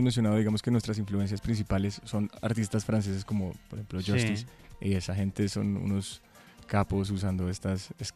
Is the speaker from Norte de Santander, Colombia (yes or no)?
no; Zipaquirá, Cundinamarca, Colombia; Yo soy de Zipaquirá.